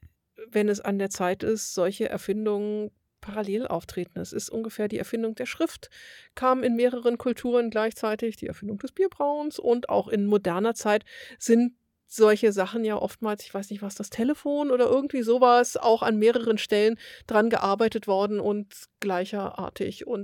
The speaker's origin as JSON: {"language": "German", "town": "Kassel", "region": "Hesse", "country": "Germany", "said": "Ich komme ja aus Kassel und auf dem Weg zu meiner Schule, wenn ich mit der Straßenbahn gefahren bin, habe ich am Horizont auch immer eine Pyramide gesehen."}